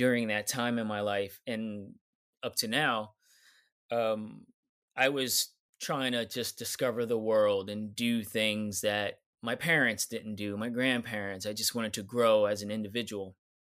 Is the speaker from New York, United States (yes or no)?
yes; New York City, New York, United States; Okay. Well … I'm from New York City. Before I hiked the Appalachian Trail 10 years ago, I had zero outdoor experience. The only thing I knew about the outdoors was the city life.